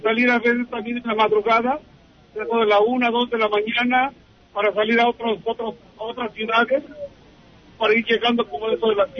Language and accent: Spanish; Puebla, Mexico; yo tenía la edad de como de 15 años, estaba yo ya en México. Yo soy del estado de Puebla, de Vero, Puebla.